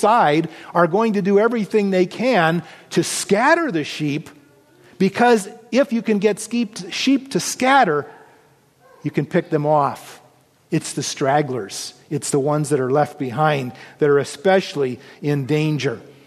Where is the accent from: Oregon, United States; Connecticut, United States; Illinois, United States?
Oregon, United States; Looking at my home state of Oregon